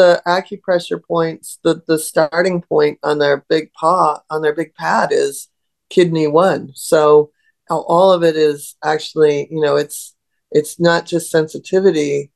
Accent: Seattle, Washington, United States; I grew up in Seattle and I was fortunate enough to have horses.

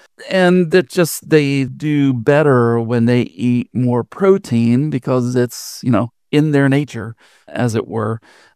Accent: West Virginia, United States; And I am from West Virginia originally, West by God, stand up and shout it when you say it, Virginia originally, born, bred, and raised.

